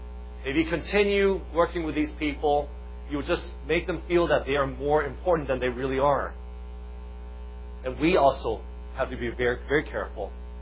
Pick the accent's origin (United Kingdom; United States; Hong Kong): Hong Kong; I flunked all my Chinese classes when I was growing up in Hong Kong, from elementary school all the way through high school.